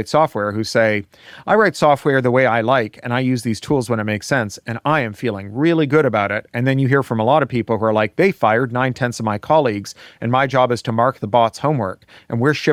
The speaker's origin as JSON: {"language": "English", "country": "Canada", "said": "Like all the best Americans, I am Canadian."}